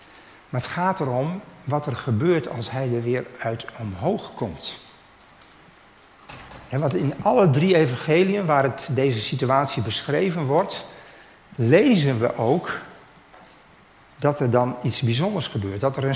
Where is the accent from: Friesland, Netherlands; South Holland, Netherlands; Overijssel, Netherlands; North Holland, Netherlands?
Friesland, Netherlands; Drachten; Ik ben opgegroeid in Drachten, in de Wieken.